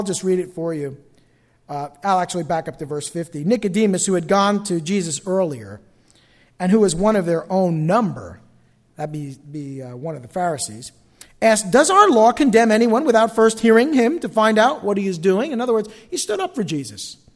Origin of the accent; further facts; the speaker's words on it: East Rutherford, New Jersey, United States; English is a second language; I grew up in East Rutherford, but we used to say East Rutherford, you know, East Rutherford. I learned to speak English a little older when I, you know, had to go to work and needed to.